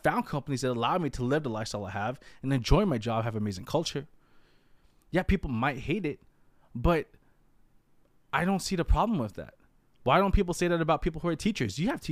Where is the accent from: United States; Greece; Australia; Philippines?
Philippines; I'm Filipino, right? I'm Filipino, and a lot of people in the Filipino community, in the U.S., and around the world, to be honest, become nurses.